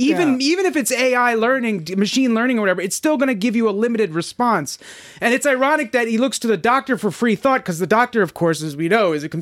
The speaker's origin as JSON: {"language": "English", "region": "Virginia", "country": "United States", "said": "That we're from Northern Virginia. So people can put it together that Virginia is in the United States."}